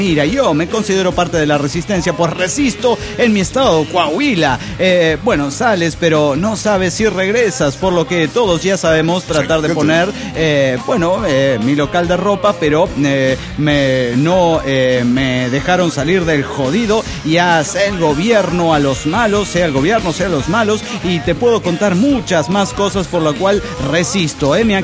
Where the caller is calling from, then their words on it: Lima, Peru; Soy el Barranquios de Lima, Perú.